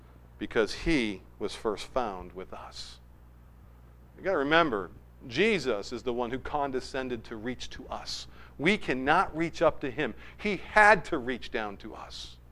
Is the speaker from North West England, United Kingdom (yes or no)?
yes; Manchester, North West England, United Kingdom; Many of you know that I grew up in Manchester. It's pretty much the city of my childhood all the way into my early adulthood.